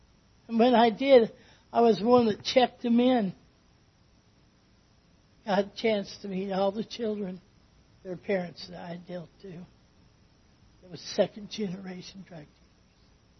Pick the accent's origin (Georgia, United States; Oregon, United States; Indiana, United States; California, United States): Oregon, United States; Oakland; I was raised on a farm. I had a father that was very strict. I was raised in Oakland, Oregon.